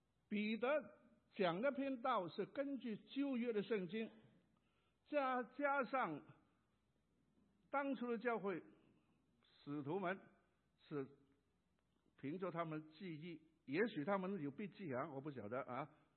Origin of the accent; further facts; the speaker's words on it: Guangdong, China; 以前我在香港是，我是广东人的